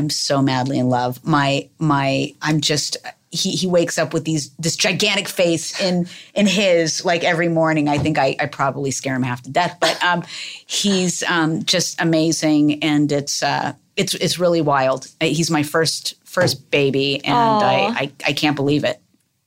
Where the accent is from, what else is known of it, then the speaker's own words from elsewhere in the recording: Las Vegas, Nevada, United States; Very, very rarely do you find a showgirl who was born and raised in Las Vegas.